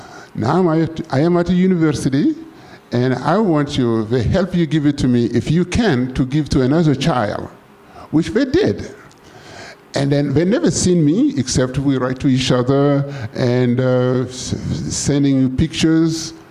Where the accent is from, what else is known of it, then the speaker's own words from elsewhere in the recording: Burkina Faso; I thought to myself, I say, one day, I'm gonna buy an ambulance to bring to my hometown.